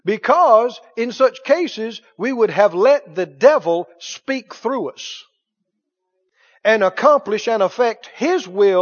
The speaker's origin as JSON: {"language": "English", "region": "Mississippi", "country": "United States", "said": "I'm from Mississippi, and I've done split a lot of firewood in my time."}